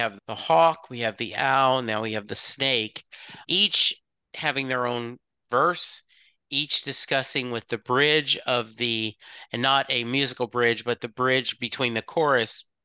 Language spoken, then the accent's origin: English; the South, United States; I have a basic fear of snakes, right? I was raised in the South.